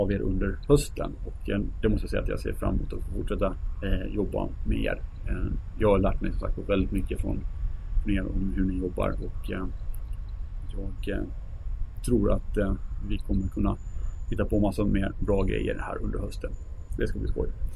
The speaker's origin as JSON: {"language": "Swedish", "region": "Dalarna County", "country": "Sweden", "said": "jag vet inte hur man blir mottagen som dalmas med knätofsar och fjol i högsta hugg ute i skärgården"}